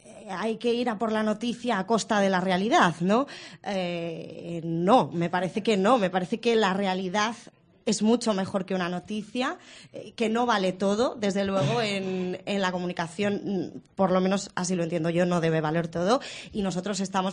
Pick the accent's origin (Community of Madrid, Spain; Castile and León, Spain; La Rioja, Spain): Community of Madrid, Spain; Madrid; en mi ciudad natal, en Madrid, me sería imposible.